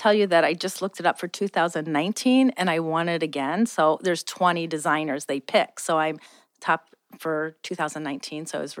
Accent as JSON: {"language": "English", "town": "Cincinnati", "region": "Ohio", "country": "United States", "also_born_or_lived": "Peoria, Illinois", "said": "Or no, I'm from Cincinnati originally, but then lived in Peoria, Illinois."}